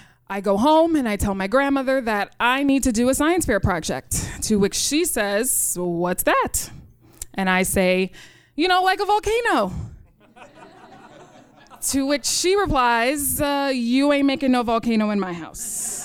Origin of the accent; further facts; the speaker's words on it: New York City, New York, United States; In 1998, I was a student at PS 30 in the south side of Jamaica, Queens. I grew up in Rochdale Village.